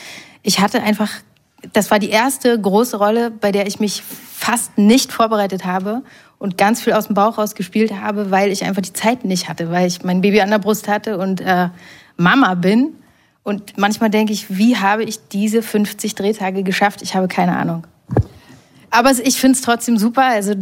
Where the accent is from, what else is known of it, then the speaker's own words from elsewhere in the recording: Berlin, Germany; Ich bin Berlinerin und habe hier noch ein Zimmer sozusagen in einer Familien-WG und lebe aber seit der Schwangerschaft mit meinem Freund und dem Kleinen am Naturschutzgebiet in Nordrhein-Westfalen.